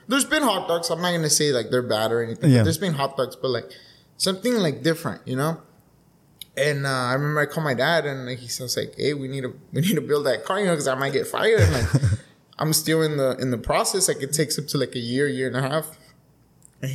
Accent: Calexico, California, United States; Well, I grew up here in Calexico, well, in the border, you know, some parts of L.A., and you know, graduated from Calexico High, 14.

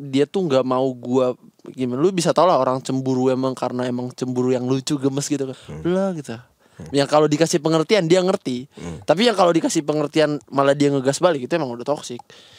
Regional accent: Ambon, Maluku, Indonesia; now in Jakarta, Indonesia; Jadi gue kan dari Ambon.

